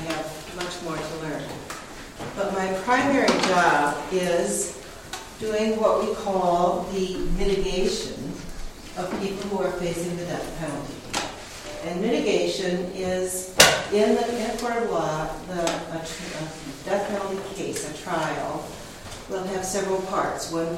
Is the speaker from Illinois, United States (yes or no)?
yes; Chicago, Illinois, United States; I'm from Chicago, and I am going to be teaching tonight in the area of the death penalty